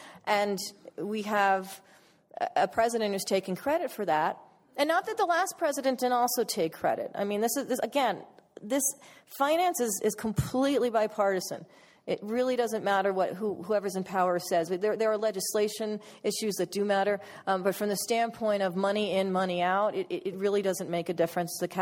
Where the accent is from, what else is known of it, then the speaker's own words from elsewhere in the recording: California, United States; I'm from California. I live partly in LA and in a town called Ojai